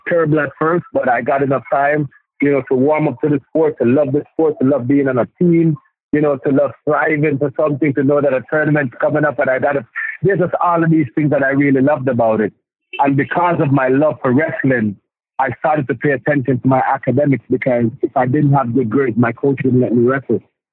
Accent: Jamaica; I had all aunties that I grew up with in Jamaica.

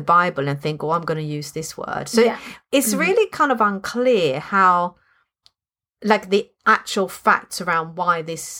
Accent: Sweden; accent: Swedish; English is a second language; now in United Kingdom; Zest. See my Swedish accent. It's a Z.

